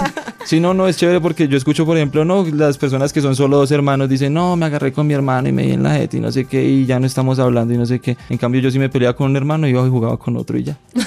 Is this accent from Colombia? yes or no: yes; Colombia; todos somos humanos, todos somos colombianos